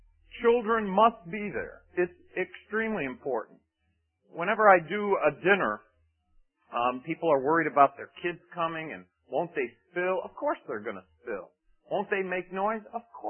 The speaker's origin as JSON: {"language": "English", "region": "Ohio", "country": "United States", "tie": "born or raised there", "said": "my grandmother used to grow horseradish when I grew up in Ohio."}